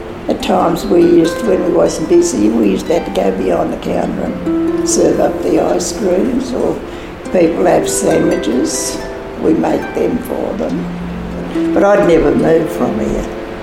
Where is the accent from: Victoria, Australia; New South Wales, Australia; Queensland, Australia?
New South Wales, Australia; Coonamble; I come from Coonamble. And I've been here ever since I was 11.